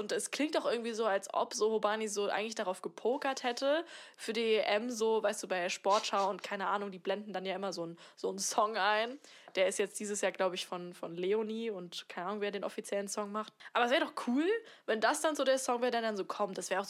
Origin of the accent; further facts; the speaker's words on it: Saarland, Germany; nämlich wo ich herkomme. Und da habe ich halt gesagt, aus dem Saarland.